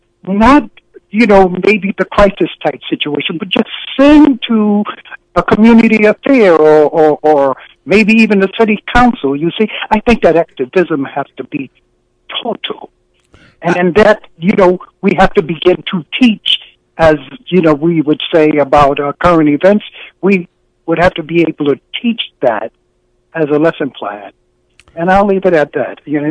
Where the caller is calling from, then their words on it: Harlem, New York, United States; We're calling from Harlem.